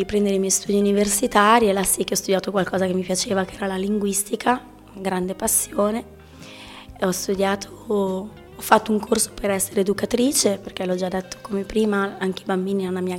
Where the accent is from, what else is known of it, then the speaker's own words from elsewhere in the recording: Sesto San Giovanni, Lombardy, Italy; also born or lived in Milan; io sono nata a Milano, vissuto a Sesto San Giovanni.